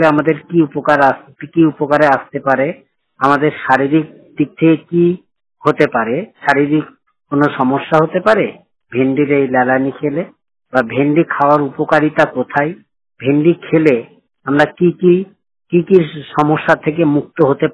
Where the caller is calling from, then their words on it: Krishnanagar, West Bengal, India; আমার বাড়ি কৃষ্ণগর নদিয়া।